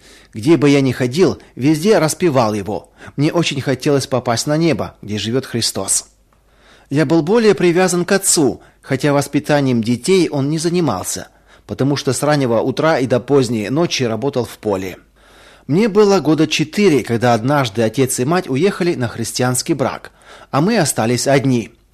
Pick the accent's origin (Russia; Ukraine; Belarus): Ukraine; Krymno, Volyn Oblast; born there; Родился я в Волынской области, в глухом селе Крымно, 17 километров от районного центра.